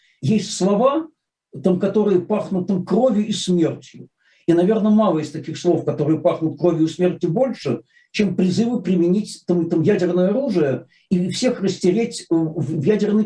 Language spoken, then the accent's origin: Russian; Saint Petersburg, Russia; Как истинный ленинградец, я болел за Людмилу Белоусову и Олега Протопопова.